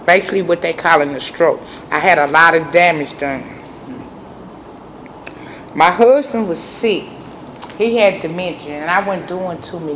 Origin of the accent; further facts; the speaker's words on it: St. Louis, Missouri, United States; I come from St. Louis. I come from a place called Vandervin and St. Louis Avenue